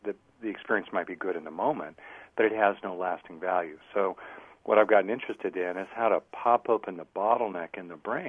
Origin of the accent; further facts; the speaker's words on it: California, United States; You know, I'm from California, basically, mo beta.